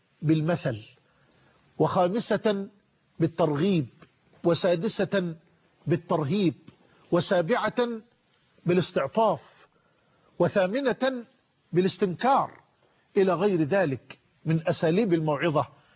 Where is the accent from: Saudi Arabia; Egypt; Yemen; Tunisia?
Egypt